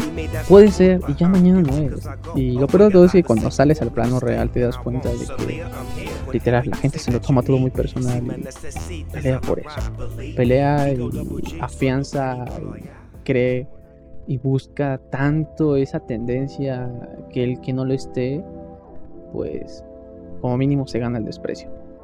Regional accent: Mexico; Repito, somos de México, bueno, los que escuchan somos de México y creo que es algo muy común aquí.

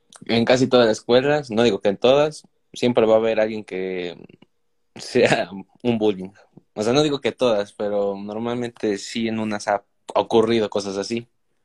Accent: Puebla, Mexico; Yo soy de Puebla.

